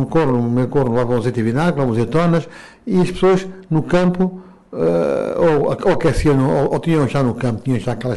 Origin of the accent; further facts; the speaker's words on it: Alentejo, Portugal; eu fui criado aqui no Alentejo